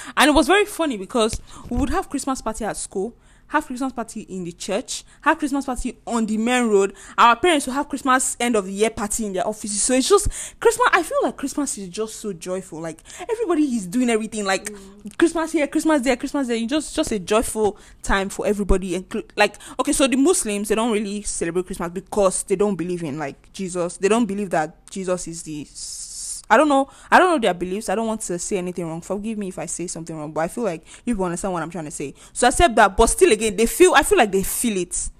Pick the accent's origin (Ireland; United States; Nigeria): Nigeria; Okwele, Imo; Like where I'm from, in Imo State, because I'm from Okwele.